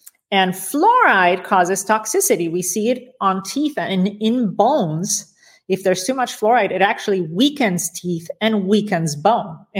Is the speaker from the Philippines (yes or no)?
no; Romania; I had 16 large mercury fillings in my mouth growing up in Romania